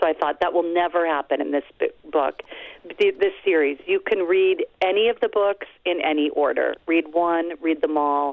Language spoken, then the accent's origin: English; Chicago, Illinois, United States; I grew up in Chicago, but we spent every summer at a cabin in a lake in northwestern Wisconsin.